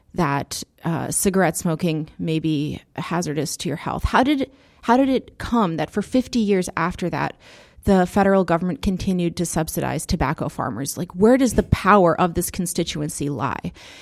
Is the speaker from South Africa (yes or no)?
no; Florida, United States; And so I, growing up in Florida and having traveled extensively throughout the South